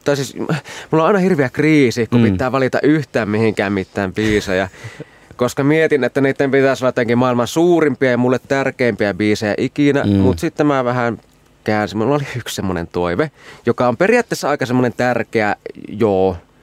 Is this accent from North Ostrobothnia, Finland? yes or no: yes; Oulu, North Ostrobothnia, Finland; moved away as an adult; now in Helsinki, Finland; 5 vuotta sitten 2019, kun vaihtui, niin muutin Oulusta Helsinkiin.